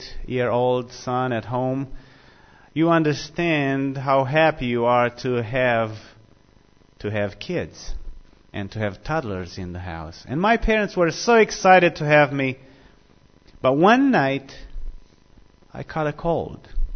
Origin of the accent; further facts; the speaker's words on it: Romania; My accent betrays me. Well, I am from the South of Romania. I was born and grew up in a Christian home They're about 20 miles south of the Carpathian Mountains.